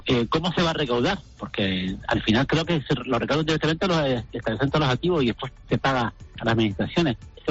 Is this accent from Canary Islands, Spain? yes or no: yes; Canary Islands, Spain; Nosotros como canarios tenemos la bonificación del 75% del transporte aéreo.